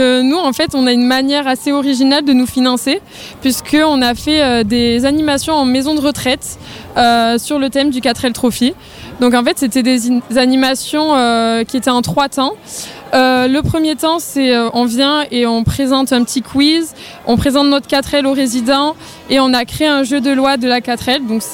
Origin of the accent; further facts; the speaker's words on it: Bayonne, Nouvelle-Aquitaine, France; je viens de Bayonne. Je suis à l'IUT de Bayonne.